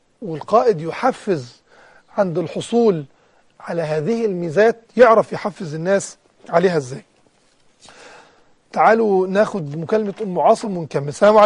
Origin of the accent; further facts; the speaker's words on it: Egypt; أكيد أنا مصري بتمنى إن مصر تفوز